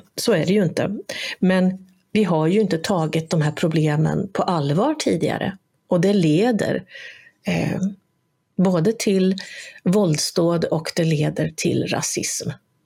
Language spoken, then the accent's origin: Swedish; Sweden; det här är också en sån sak som vi svenskar, vi har pratat mycket om självcensur.